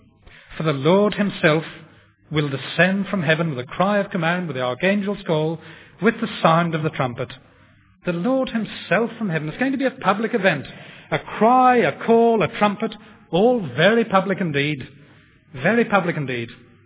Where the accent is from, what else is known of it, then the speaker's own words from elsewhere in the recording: Belfast, Northern Ireland, United Kingdom; There was a cinema in Belfast where I was brought up